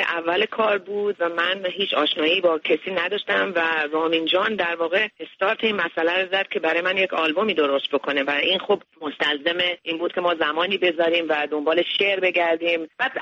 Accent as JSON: {"language": "Persian", "country": "Iran", "moved": "as an adult", "said": "علت این که من از ایران بیرون اومدم"}